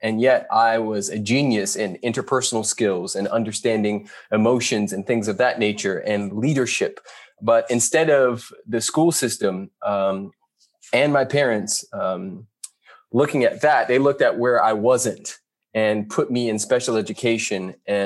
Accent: Carson, California, United States; also born or lived in Compton; So I was born in Compton and raised in Carson.

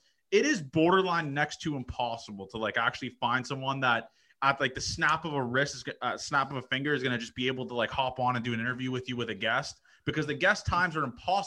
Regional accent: Toronto, Ontario, Canada; I'm from Toronto

